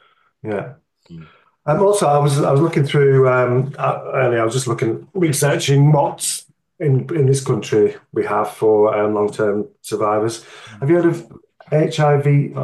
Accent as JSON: {"language": "English", "region": "Northern England", "country": "United Kingdom", "accent": "northern", "said": "It's my northern, sorry, my northern accent."}